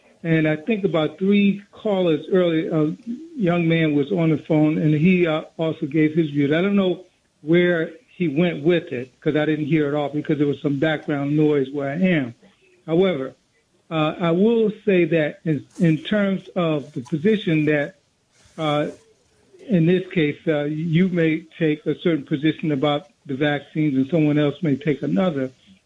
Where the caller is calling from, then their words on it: Plainfield, New Jersey, United States; I'm calling you from Plainfield, New Jersey.